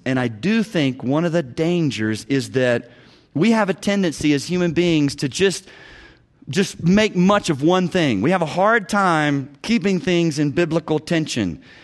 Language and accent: English; Knoxville, Tennessee, United States; As God lit a fire in me as a believer at University of Tennessee, I grew up in Knoxville, I just got excited about prayer.